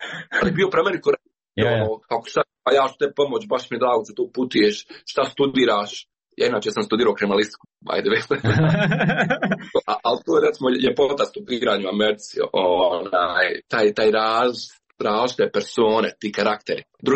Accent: Bosnia & Herzegovina; ja sam iz Bosne i Hercegovine

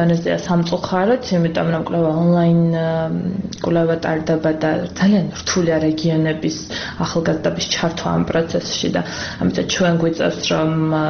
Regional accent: Zugdidi, Samegrelo-Zemo Svaneti, Georgia; რაც იყო ზუგდიდში და სადაც მე თვითონ ზუგდიდელი ვარ

